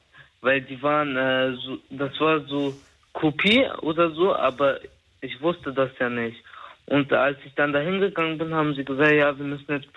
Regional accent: Germany; born there; komme ja aus Afghanistan, aber mein Migrationshintergrund ist Afghane, aber ich wurde halt hier geboren

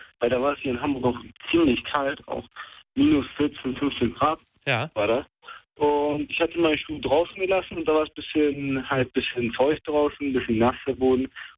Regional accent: Turkey; German is a second language

